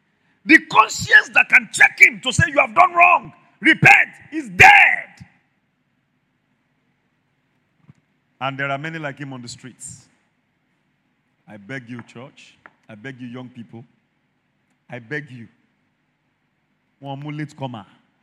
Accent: Mokola, Oyo, Nigeria; I grew up in Mokola. My father trained me to be prim and proper. Same with my mother. Be prim and proper. We didn't have money, but we had a very decent upbringing.

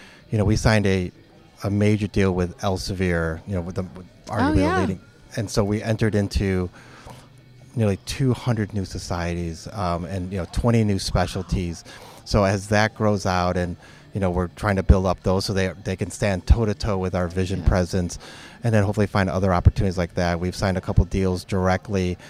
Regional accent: Chicago, Illinois, United States; also born or lived in California / New York / Toronto / England; So I grew up in Chicago, but I've lived in California, New York, Toronto, England, and now I live in Southern California.

